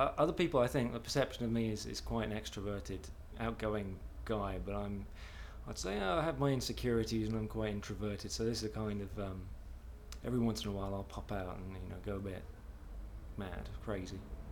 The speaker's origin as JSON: {"language": "English", "town": "Honiton", "region": "South West England", "country": "United Kingdom", "lives_now": "Bath, United Kingdom", "said": "I'm from a place called Honiton, which is near Exeter in Devon."}